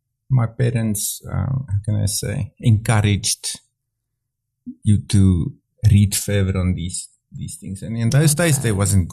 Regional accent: Bloemfontein, Free State, South Africa; if I grew up in Bloemfontein, here on the edge of the desert

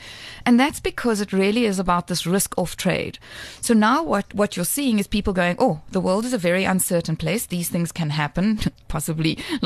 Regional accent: South Africa; because I'm South African

